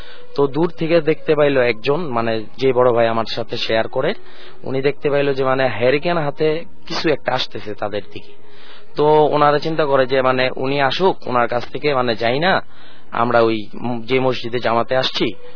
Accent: Narayanganj, Dhaka Division, Bangladesh; আমি নারায়ণগঞ্জ মাঝদার থেকে আসছি।

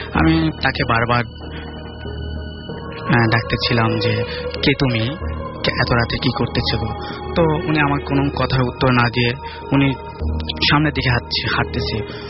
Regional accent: Madaripur, Dhaka Division, Bangladesh; আমার দেশের বাড়ি হচ্ছে মাদারীপুর।

